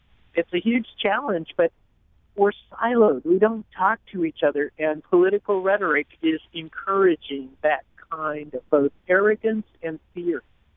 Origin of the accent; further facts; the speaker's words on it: California, United States; Like, I'm originally from California